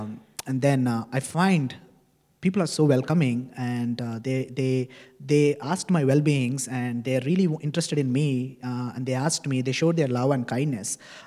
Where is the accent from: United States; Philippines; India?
India; now in Canada; So I came from India 4 years ago, and I was in 3 different places in Ontario.